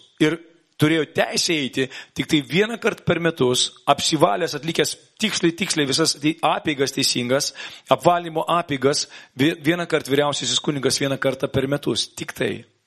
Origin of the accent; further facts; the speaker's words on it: Vilnius, Vilnius County, Lithuania; Žemiškai esu iš Vilniaus.